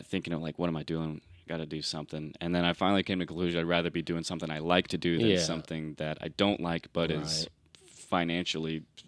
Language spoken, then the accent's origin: English; Sulphur, Oklahoma, United States; now in Norman, United States; I grew up in Oklahoma. I grew up in Sulphur, Oklahoma. Oh, okay. And I moved here, or I moved to Norman, rather, in 2020.